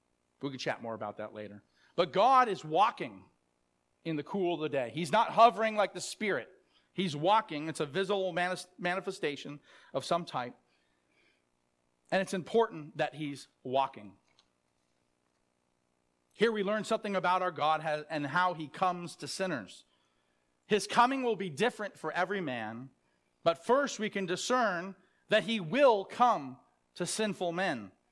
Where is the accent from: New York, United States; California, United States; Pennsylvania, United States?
California, United States; Sacramento; I remember growing up in Sacramento, we have what are called the Delta Breezes.